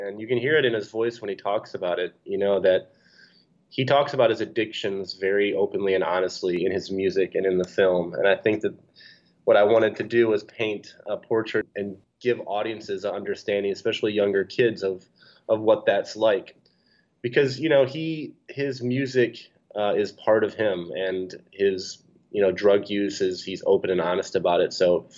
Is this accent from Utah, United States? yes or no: no; Ann Arbor, Michigan, United States; moved away as an adult; also born or lived in New York / Los Angeles; You know, I grew up in Ann Arbor. And, you know, I remember Danny when he was, doing small shows.